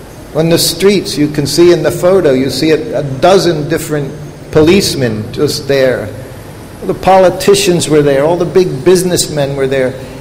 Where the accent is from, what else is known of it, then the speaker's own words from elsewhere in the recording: United States; To me, growing up in America, you knew every car.